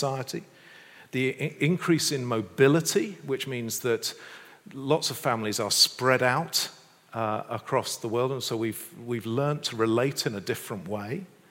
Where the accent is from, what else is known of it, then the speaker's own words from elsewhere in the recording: North West England, United Kingdom; I'm Lancastrian. I'm English.